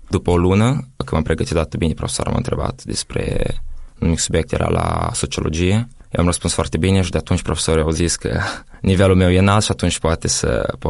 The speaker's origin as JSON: {"language": "Romanian", "country": "Moldova", "said": "Când ei știau că eu sunt din Moldova"}